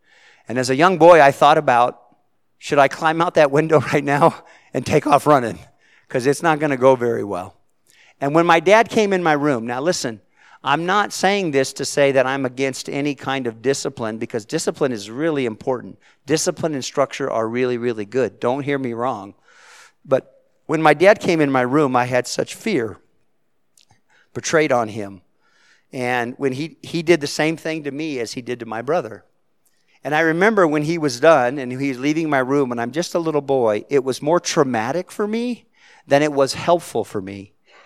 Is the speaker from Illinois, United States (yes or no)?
no; Salinas, California, United States; born there; I'm the youngest of five. I said before, I was born in Salinas, California.